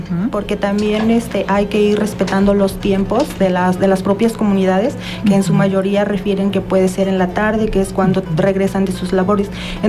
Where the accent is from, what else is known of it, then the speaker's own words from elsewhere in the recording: Cuentepec, Morelos, Mexico; first language Nahuatl; Spanish is a second language; Yo vengo de la comunidad de Cuentepec, uh-huh, mi lengua materna es el náhuatl.